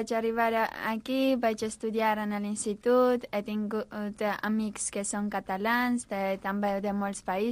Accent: Armenia; Catalan is a second language; now in Spain; Soc d'Armènia.

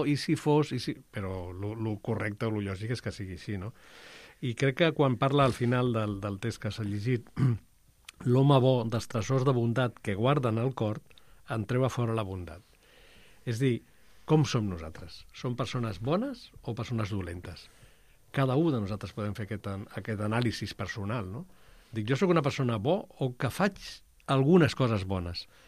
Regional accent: Barcelona, Catalonia, Spain; els que som de ciutat de molts anys, jo vaig néixer a Barcelona, i clar, ens costa, però el temps que estic a la Seu m'ha obert els ulls

